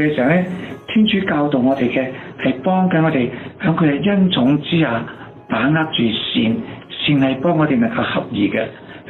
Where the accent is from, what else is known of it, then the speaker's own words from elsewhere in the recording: China; 咁我哋中國人成日有一句話噶啦